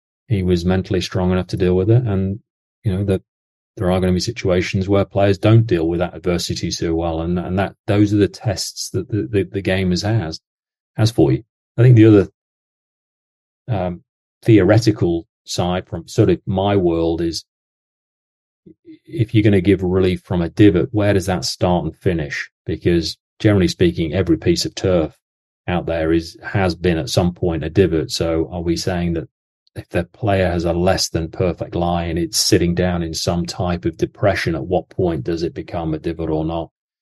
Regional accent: England, United Kingdom; anytime you start asking me about football, that's scary as an Englishman.

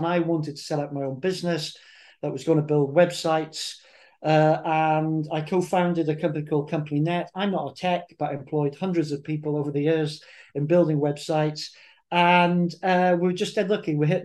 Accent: England, United Kingdom; now in Scotland, United Kingdom; I'm actually English, but I've lived in Scotland for about 35 years here.

